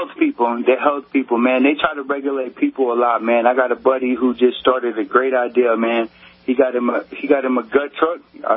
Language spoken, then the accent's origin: English; Texas, United States; I grew up down there in the South, right where Mexico and Texas and New Mexico cut off.